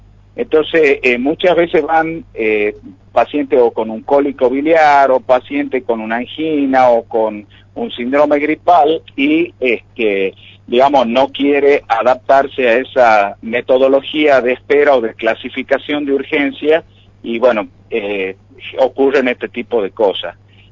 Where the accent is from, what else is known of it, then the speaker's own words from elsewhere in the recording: Tucumán, Argentina; yo siendo, digamos, un médico de hospital y siendo un ciudadano tucumano